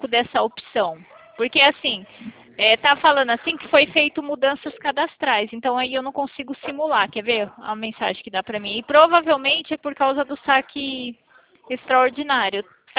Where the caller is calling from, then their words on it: Limeira, São Paulo, Brazil; Vou falar aqui da cidade de Limeira, São Paulo, estado de São Paulo.